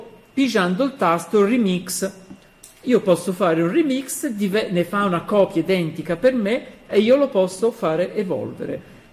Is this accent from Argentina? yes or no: no; Switzerland; questo lo dico io perché sono anche svizzero